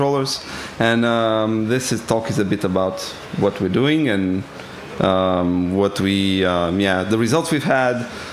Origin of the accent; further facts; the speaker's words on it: Lisbon, Portugal; I come from Portugal, Lisbon.